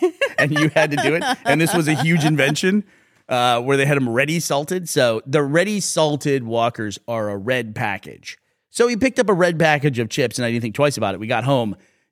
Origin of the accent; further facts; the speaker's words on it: Scotland, United Kingdom; when I'm away from Scotland now and I can get like a diet Iron Brew somewhere, like in the international section of the grocery store.